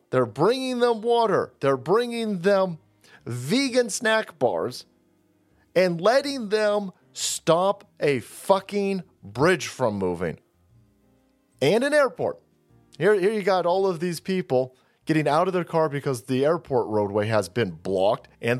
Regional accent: San Francisco, California, United States; this is my hometown over here. I'm in San Francisco and I've got these dipshits over here blocking my Golden Gate.

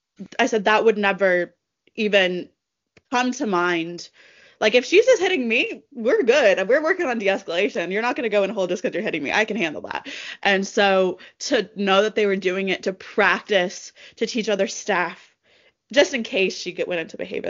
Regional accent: Florida, United States; I grew up in Florida, so I was going back in Florida

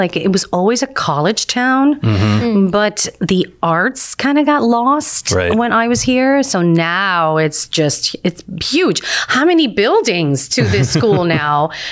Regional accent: Bronx, New York, United States; But I mean, I'm from the Bronx, so I was kind of used to that city survival thing.

